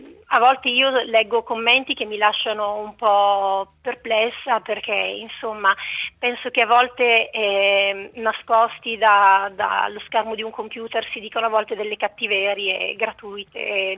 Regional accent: Bergamo, Lombardy, Italy; sono bergamasca

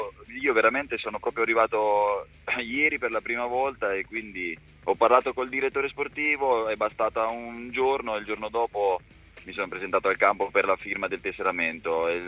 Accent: Marotta, Marche, Italy; Io sono marchigiano, sono di Marotta

